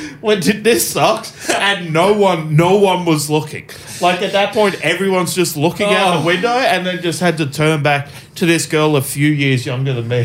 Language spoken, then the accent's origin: English; India; I said I am Indian. I'm allowed to say that.